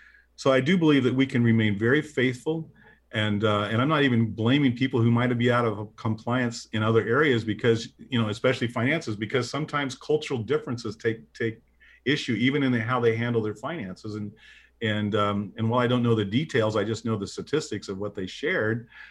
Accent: Midwest, United States; You know, I'm a Midwesterner, yeah. And I'm a pretty conservative Midwestern guy.

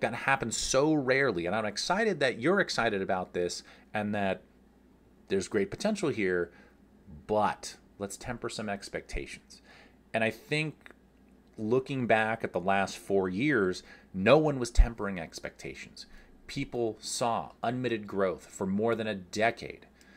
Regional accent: California, United States; I'm from California. I'm not a big surfer. I've been surfing twice in my life

